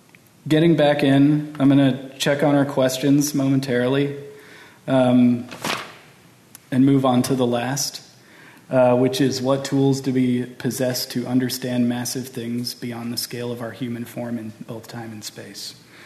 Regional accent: Texas, United States; Since I am from Texas, I had to slip an armadillo.

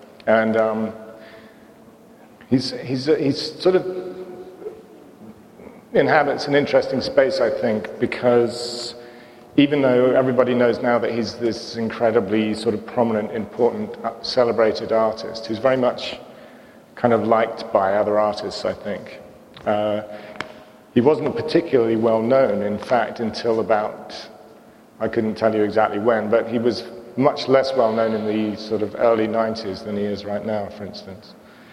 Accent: England, United Kingdom; now in United States; me being an Englishman in America

